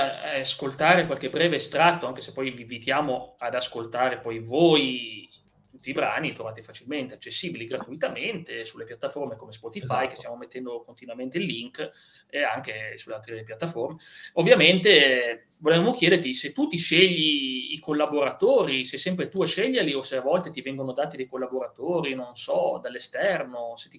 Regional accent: Piedmont, Italy; sono un piemontese senza mare nei dintorni che mangia pesce non pescato quel giorno lì

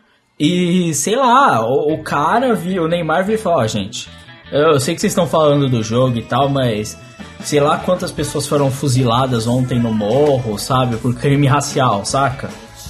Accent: Portugal; Os dois somos portugueses e é isso, sabe?

